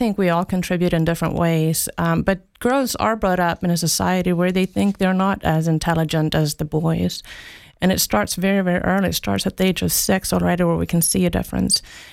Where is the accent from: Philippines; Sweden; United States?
Sweden; I grew up in Sweden, which is one of the most gender equal countries in the world.